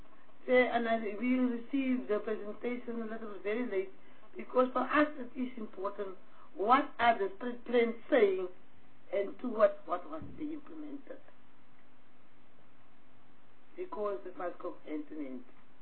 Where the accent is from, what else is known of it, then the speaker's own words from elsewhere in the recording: South Africa; then we can, as South African people, take Robben Island like an easy factor.